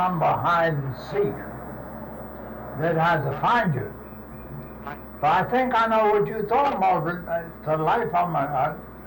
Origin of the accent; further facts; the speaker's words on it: Key West, Florida, United States; born there; Now, as I tell you, I'm 76 years old. The house I was born in Southern Key West.